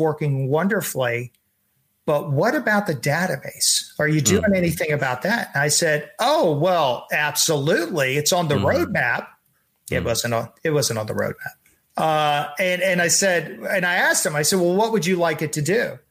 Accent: Texas, United States; Again, I'm from Texas, and I said, no, I'm going to make sure they're successful because I speak hillbilly.

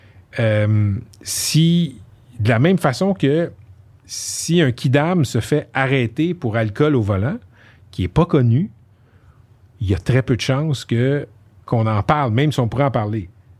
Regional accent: Laval, Quebec, Canada; Comme je sais que je viens de Laval, tu comprends?

